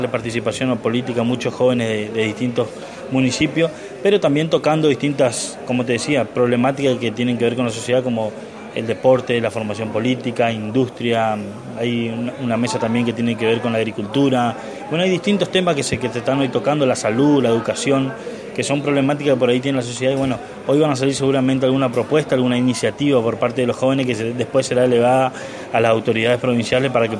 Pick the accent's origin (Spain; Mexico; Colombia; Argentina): Argentina; nosotros somos argentinos